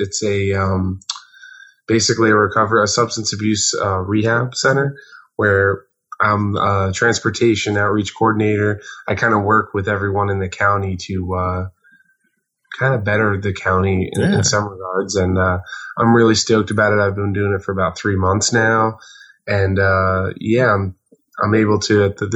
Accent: Jefferson Heights, New York, United States; Yes, I was born and raised in Jefferson Heights, New York, which is a right around the village of Catskill.

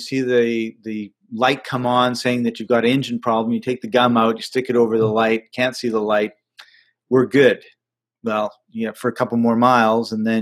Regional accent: Winnipeg, Manitoba, Canada; I remember I grew up in Winnipeg, Central Canada, around late September, October, I could feel the frozen Arctic air just over the northern horizon

